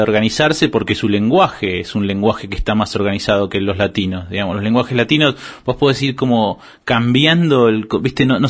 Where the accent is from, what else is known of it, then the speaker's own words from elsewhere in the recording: Argentina; soy argentino.